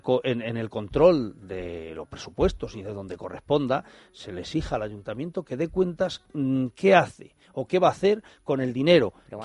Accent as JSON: {"language": "Spanish", "town": "El Espinar", "region": "Castile and León", "country": "Spain", "tie": "born or raised there", "said": "tenían praos y ganado tuvieron en mi pueblo, en el Espinar."}